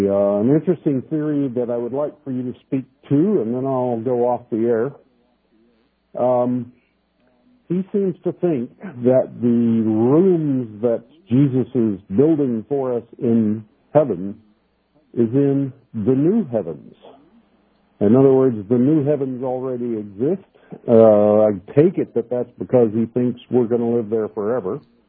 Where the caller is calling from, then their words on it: Santa Cruz, California, United States; Hi, Steve. … from Santa Cruz.